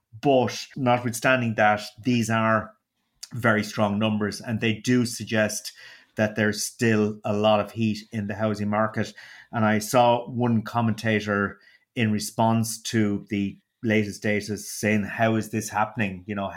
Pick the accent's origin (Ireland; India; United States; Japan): Ireland; Munster; accent: Waterford; I think one thing the listeners would actually miss would be my dulcet Waterford accent.